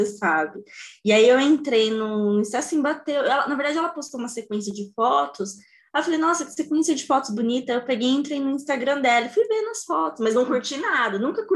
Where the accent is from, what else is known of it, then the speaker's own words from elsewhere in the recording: Alagoas, Brazil; now in Campinas, Brazil; Sou alagoana, olha só que contraste.